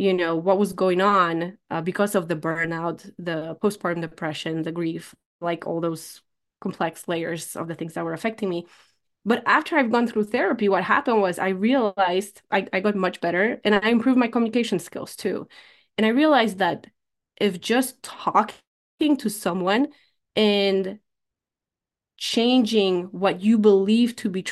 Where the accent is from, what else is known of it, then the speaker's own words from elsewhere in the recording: Poland; now in United States; The fact that I immigrated from Poland to United States was another part of it.